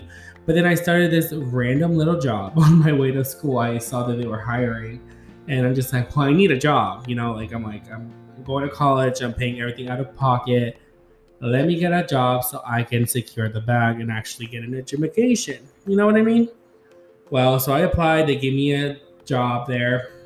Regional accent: Kansas, United States; And like I said, I'm 20 some years old. I am from Kansas.

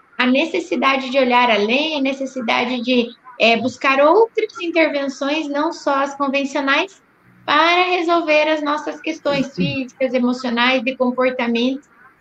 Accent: Pato Branco, Paraná, Brazil; eu sou aqui de Pato Branco

